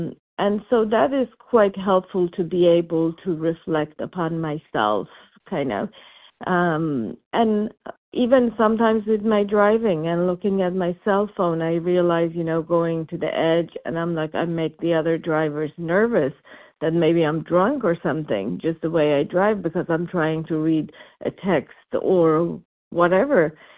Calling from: California, United States; I'm calling from California.

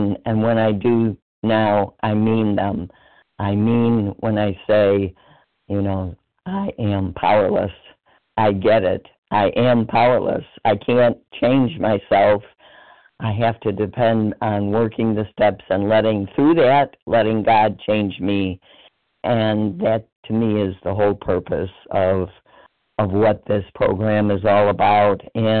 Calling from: Illinois, United States; I'm so sorry. I'm from Illinois.

